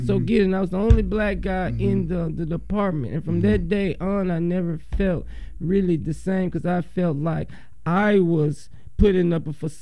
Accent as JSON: {"language": "English", "region": "Alabama", "country": "United States", "tie": "born or raised there", "said": "But what's so funny is growing up in Alabama, I never seen a psychiatrist building ads."}